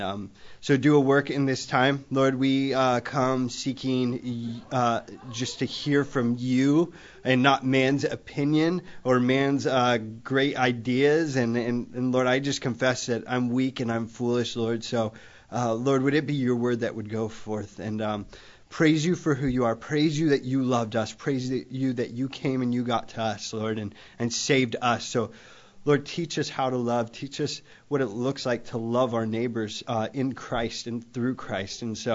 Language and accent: English; Modesto, California, United States; also born or lived in Valley Springs; now in Stockton, United States; My wife and I and kids moved from, actually born and raised in Modesto, moved from Valley Springs here to Stockton.